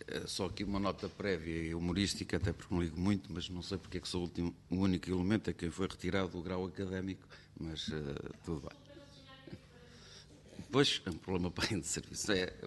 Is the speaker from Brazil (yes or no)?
no; Viseu, Portugal; Eu sou de Viseu